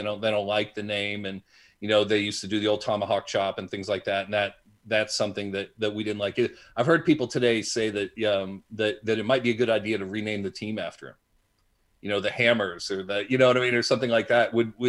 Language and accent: English; Atlanta, Georgia, United States; I mean, I did a little growing up in Atlanta when I was a kid, and it was just after his time.